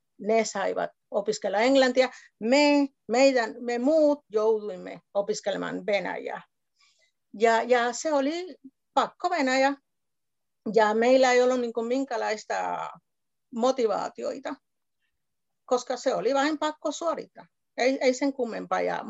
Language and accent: Finnish; Cuba; born there; Finnish is a second language; No, kuten sanoit, olen syntynyt Kuubassa